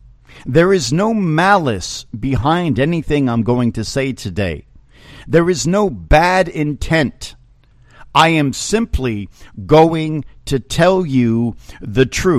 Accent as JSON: {"language": "English", "town": "Pompton Lakes", "region": "New Jersey", "country": "United States", "tie": "born or raised there", "said": "I was baptized at St. Mary's Roman Catholic Church in Pompton Lakes, New Jersey. I attended St. Mary's Elementary School from grades 1 through 8."}